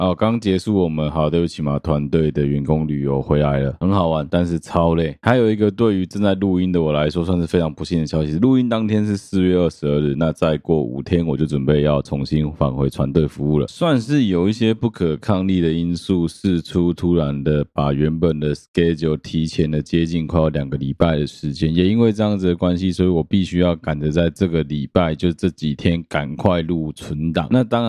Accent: Taipei, Taiwan; now in Taichung, Taiwan; 我们这一些长期在台北生活长大的小朋友们

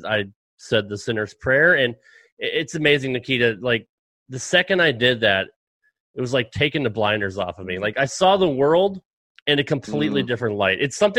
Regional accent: Connecticut, United States; I'm originally from Connecticut.

